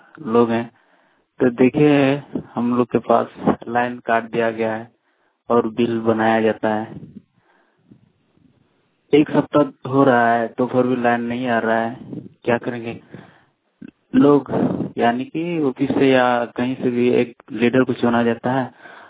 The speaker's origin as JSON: {"language": "Hindi", "town": "Dabra", "region": "Jharkhand", "country": "India", "said": "मैं ग्राम डबरा का रहने वाला हूँ और पंचायत लीलातरी और जिला गोड्डा, पोस्ट कुसुमहट्टी, थाना बुआड़ी जोर। हम लोग के यहाँ, हम लोग पहाड़ी एरिया के क्षेत्र के लोग हैं"}